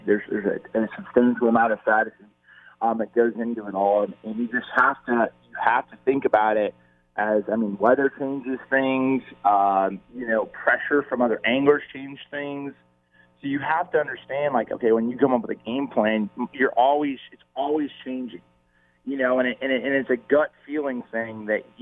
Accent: Indianapolis, Indiana, United States; So I grew up in Indianapolis, Indiana.

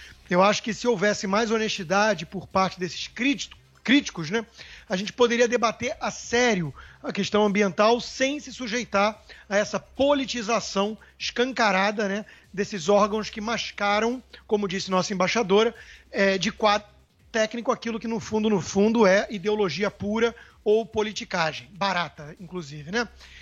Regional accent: Brazil

